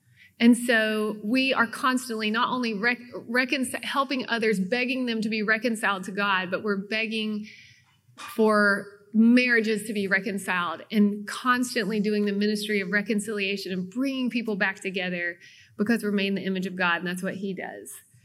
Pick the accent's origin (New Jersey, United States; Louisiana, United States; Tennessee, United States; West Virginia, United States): Tennessee, United States; Kingsport; born there; And so I was born in Kingsport, Tennessee in 19-something. We're going to say 1989.